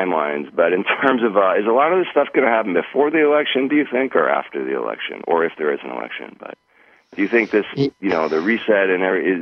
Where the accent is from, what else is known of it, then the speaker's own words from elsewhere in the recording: Midwest, United States; now in Los Angeles, United States; I'm from the Midwest, and I've been in LA for 6 years, and never saw these type clouds.